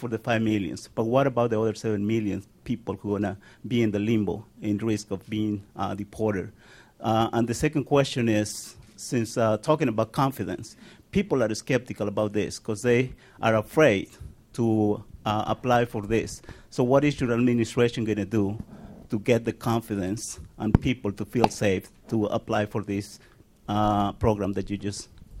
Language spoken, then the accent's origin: English; Chicago, Illinois, United States; for hosting two Chicagoans, because I'm from Chicago, too.